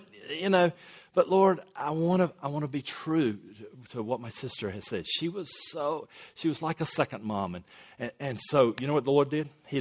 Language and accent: English; North Carolina, United States; I grew up outside of the University of North Carolina. Okay, just down the road from Duke University.